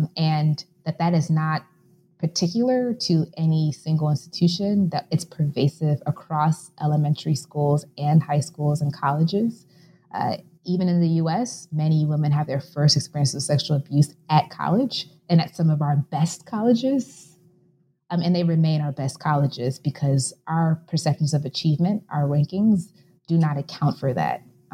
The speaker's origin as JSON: {"language": "English", "town": "Chicago", "region": "Illinois", "country": "United States", "said": "It is in the U.S. I'm from Chicago."}